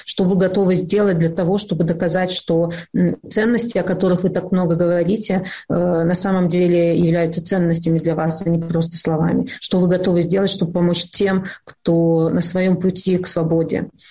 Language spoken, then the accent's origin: Russian; Belarus; Я просто знаю, как белорусы поддерживают друг друга